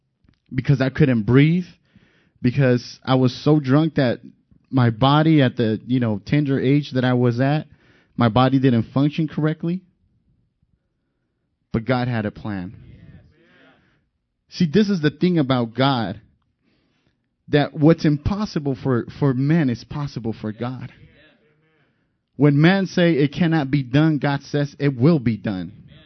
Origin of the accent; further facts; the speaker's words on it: Denver, Colorado, United States; born there; My dad's Mexican. My mom's from Central America. And I was born here in Denver, Colorado.